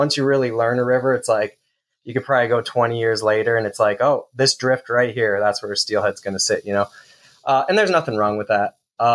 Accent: Michigan, United States; Eric always was just enamored with muskies when we were a kid and growing up on Lake St. Clair.

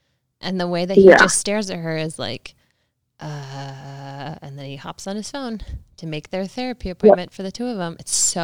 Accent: Ohio, United States; I already get made fun of for how I say my O's because I'm from Ohio.

